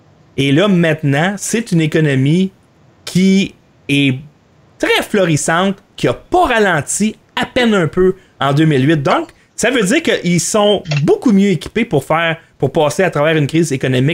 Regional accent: Quebec, Canada; en tant que Québécois

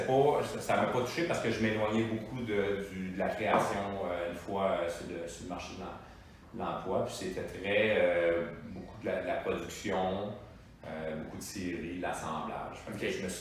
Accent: Italy; Je suis italien, mais ma femme est italienne.

